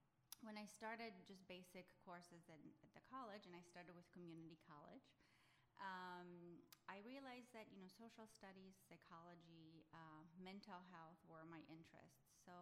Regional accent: Poland; moved away as an adult; now in United States; I came to United States from Poland in 1999.

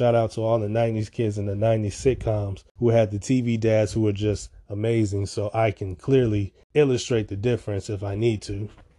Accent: Chicago, Illinois, United States; I'm from Chicago.

